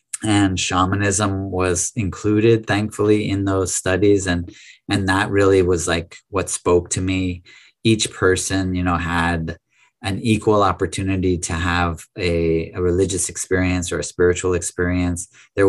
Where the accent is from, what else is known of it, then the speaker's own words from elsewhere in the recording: Massachusetts, United States; Sure. Yeah, so I'm an American. I went to the University of Massachusetts. I grew up in Massachusetts.